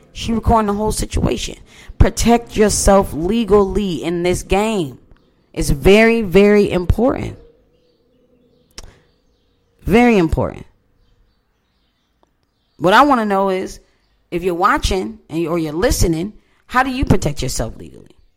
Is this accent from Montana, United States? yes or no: no; New York, United States; She said soda, but I'm from New York, so I said, and what?